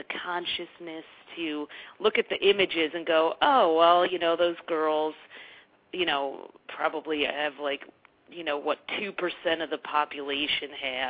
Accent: Detroit, Michigan, United States; Well, you know, I grew up in Detroit, and I grew up in a very multicultural neighborhood, but I was one of a few Jewish people in my school, and I was one of the only Israeli kids.

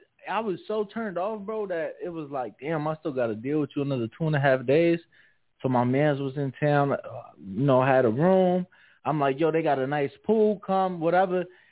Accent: Chicago, Illinois, United States; now in Las Vegas, United States; I'm from Chicago, bro. I'm used to East Coast Chicago women. I'm used to women that hustle.

